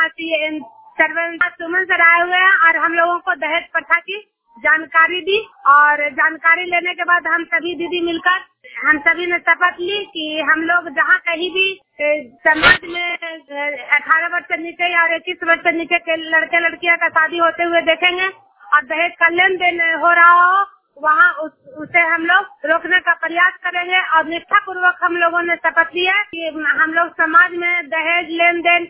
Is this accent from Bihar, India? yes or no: yes; Juniyar, Bihar, India; मैं नालंदा जिला के हिलसा प्रखंड जुनियार गांव की निवासी हूँ